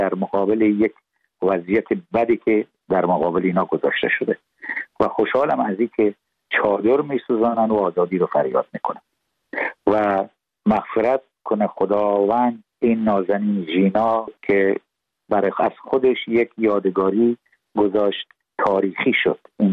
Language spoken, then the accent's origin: Persian; Iran; moved away; من مملکتم هم افغانستان هم ایران هم تاجیکستان، اما تو ایران من بزرگ شدم و ساخته دست اونجا هستم